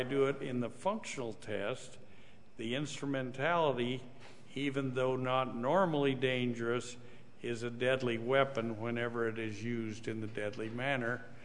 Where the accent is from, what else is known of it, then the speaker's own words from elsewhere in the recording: Idaho, United States; I'm from Idaho and I don't say anything right